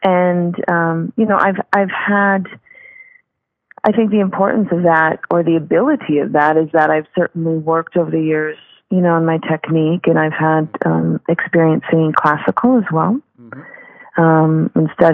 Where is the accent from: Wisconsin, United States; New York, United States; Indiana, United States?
Wisconsin, United States; growing up in Wisconsin, very influenced by rock and roll.